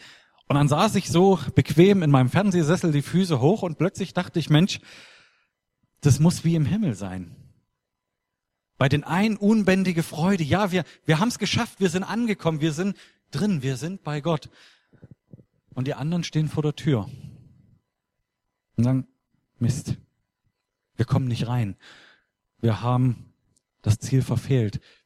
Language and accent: German; Zwickau, Saxony, Germany; Ich komme ursprünglich aus Zwickau in Sachsen und war dort in einer Gemeinde groß geworden